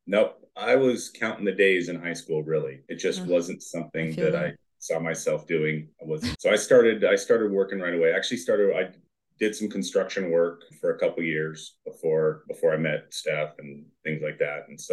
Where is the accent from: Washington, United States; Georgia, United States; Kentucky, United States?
Washington, United States; Mountlake Terrace; So originally I was born in Seattle, moved to Mount Lake Terrace when I was like 4 years old, raised in Mount Lake Terrace